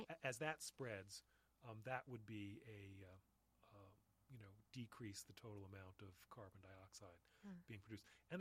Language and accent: English; New York, United States; but I was growing up in New York at the time.